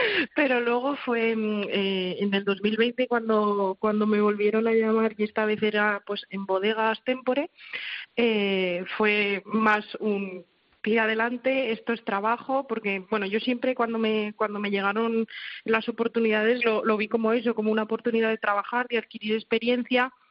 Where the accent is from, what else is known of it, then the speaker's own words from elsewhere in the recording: Soria, Castile and León, Spain; moved away as an adult; now in Zaragoza, Spain; tengo 24 años, mi vida la tengo en Zaragoza, llevo pues 6 años viviendo aquí porque yo soy de Soria y quieras que no, pues mi vida, mi gente, pues la tengo aquí.